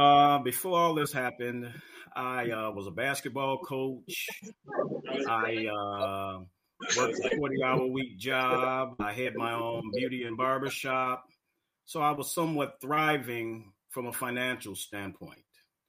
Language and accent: English; Chicago, Illinois, United States; I hail from Chicago.